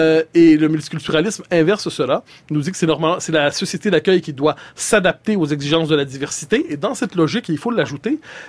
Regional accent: Quebec, Canada; quand on est Québécois, plongé en Amérique du Nord, petite nation francophone

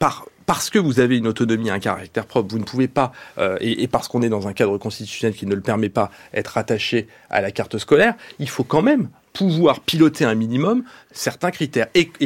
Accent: United States; je viens des États-Unis.

